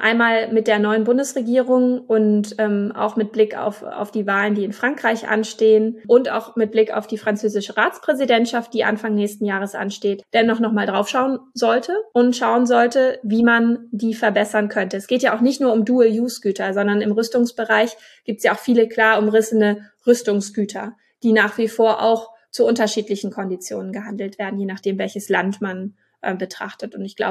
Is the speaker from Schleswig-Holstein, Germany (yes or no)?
yes; Schleswig-Holstein, Germany; Ich komme aus Schleswig-Holstein.